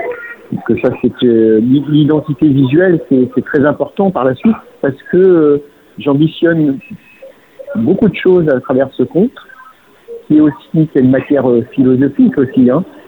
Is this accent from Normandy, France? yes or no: yes; Normandy, France; born there; Donc, ma grand-mère était bretonne. Donc, je suis né en Normandie.